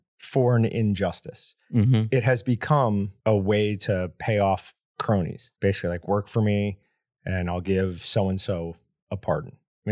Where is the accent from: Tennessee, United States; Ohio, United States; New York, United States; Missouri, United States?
New York, United States; You know, I'm from New York. This is a totally different scene than what I was used to at that point.